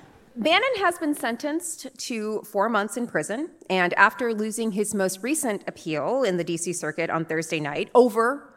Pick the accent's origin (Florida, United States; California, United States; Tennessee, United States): Florida, United States; Port St. Lucie; I grew up in Port St. Lucie, Florida, which is...